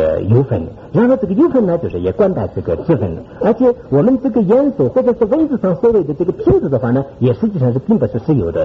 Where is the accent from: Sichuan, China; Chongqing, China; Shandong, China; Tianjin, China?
Sichuan, China; 就是我们四川人说是三国心